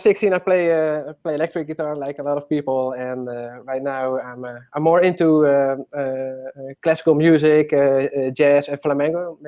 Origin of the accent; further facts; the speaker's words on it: Netherlands; No, I grew up in the Netherlands. And I've never been in America, actually.